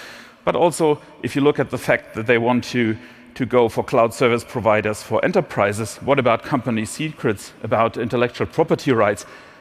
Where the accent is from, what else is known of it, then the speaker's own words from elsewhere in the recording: Germany; obviously I know that best because I'm from Germany